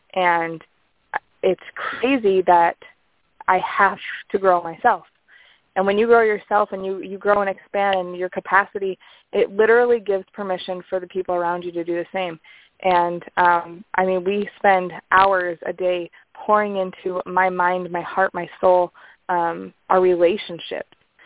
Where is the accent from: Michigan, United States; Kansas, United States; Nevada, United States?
Michigan, United States; now in Utah, United States; I'm from Michigan, and I live in Utah.